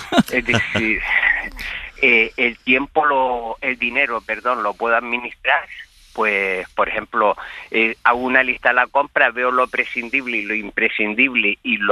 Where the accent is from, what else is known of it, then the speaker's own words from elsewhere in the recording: Chulilla, Valencian Community, Spain; Sé que tengo 68 años, sé mis limitaciones. De hecho, vengo de una zona de Valencia que se llama Chulilla, que es una zona de escalada.